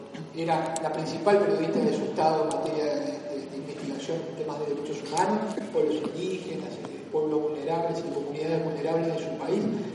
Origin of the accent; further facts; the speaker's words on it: Uruguay; soy de Uruguay